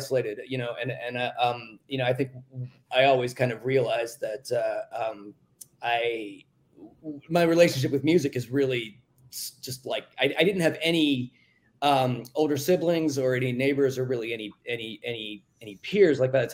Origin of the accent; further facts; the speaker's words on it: West Virginia, United States; Well, I'm from West Virginia